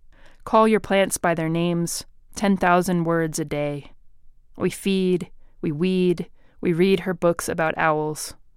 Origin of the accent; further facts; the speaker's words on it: Georgia, United States; now in Denver, United States; My wife and I both grew up in the South. She grew up in Virginia. I grew up in Georgia.